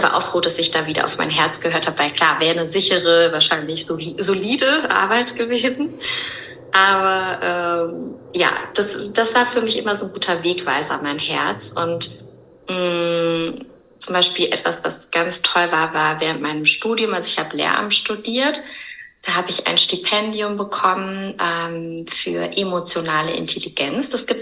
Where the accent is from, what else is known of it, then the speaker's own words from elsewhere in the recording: Höhr-Grenzhausen, Rhineland-Palatinate, Germany; also born or lived in Cologne, Germany; Haben vorher in Köln gewohnt, ursprünglich komme ich aber aus dem Westerwald